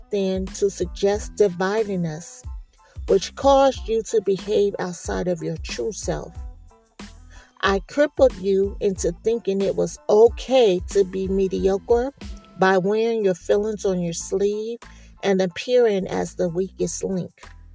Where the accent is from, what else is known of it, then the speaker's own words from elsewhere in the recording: Oakland, California, United States; my story growing up in Oakland, East Oakland, California